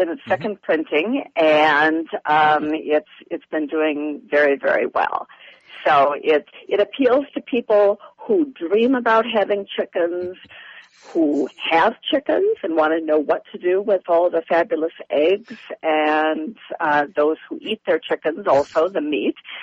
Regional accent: Midwest, United States; I'm from the Midwest, I'm actually in Minnesota here

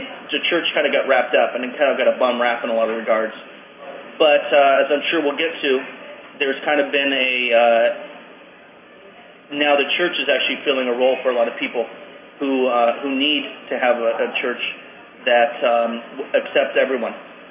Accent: San Jose, California, United States; When I grew up in San Jose in the Barrios neighborhood, we had St. Victor's Catholic Church

